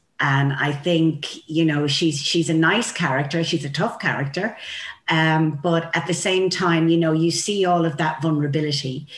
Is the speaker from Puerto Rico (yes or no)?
no; Cabra West, Leinster, Ireland; It's funny because I'm from Cabra West